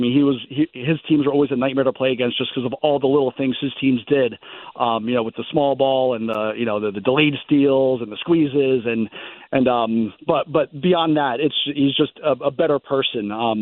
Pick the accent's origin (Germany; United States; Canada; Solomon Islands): United States; Darien, Connecticut; you've covered me since I was a ball player growing up in Darien.